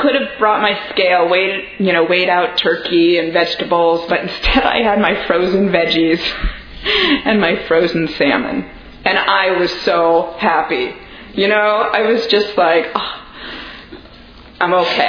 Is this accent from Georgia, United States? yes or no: no; Los Angeles, California, United States; So I grew up in Los Angeles, and I was a fairly normal sized kid when I, you know, up until about the age of 11.